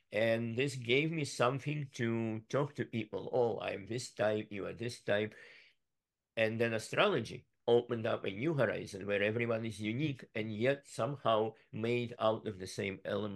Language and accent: English; Vilnius, Vilnius County, Lithuania; English is a second language; I am from Vilnius, Lithuania. That was part of USSR. I was born in 1969.